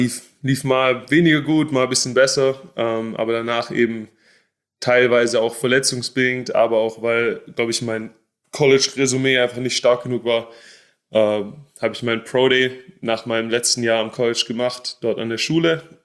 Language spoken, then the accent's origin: German; Stuttgart, Baden-Württemberg, Germany; Ja, ich bin in Stuttgart aufgewachsen